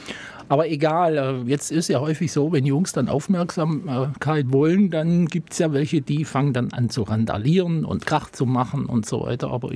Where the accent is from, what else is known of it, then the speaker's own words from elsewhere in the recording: Herrlingen, Baden-Württemberg, Germany; ich bin in Herrlingen zur Welt gekommen, eine Hausgeburt, gab es damals noch viele und bin auch in Herrlingen aufgewachsen und habe da bis kurz nach meiner Hochzeit da gewohnt. Also zwar nicht die ganze Zeit bei meinen Eltern, aber immerhin draußen in Herrlingen.